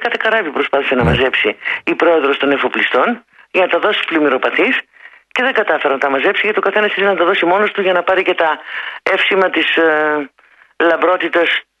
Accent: Geraki, Peloponnese, Greece; το χωριό μου, γιατί είμαι από λαδοχώρη η καταγωγή μου, από το Γεράκι Λακωνίας

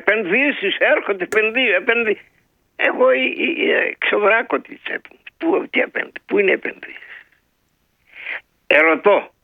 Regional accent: Peloponnese, Greece; Από τη Λακωνία.

